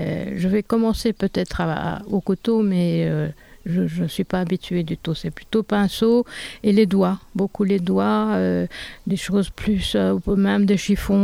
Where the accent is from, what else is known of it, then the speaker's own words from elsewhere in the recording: Belgium; now in France; Comme je vous ai dit, je suis belge